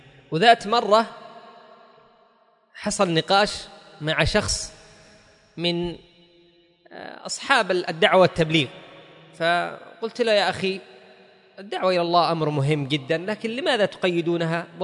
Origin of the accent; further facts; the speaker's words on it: Yemen; هي موجودة حتى عندنا في اليمن،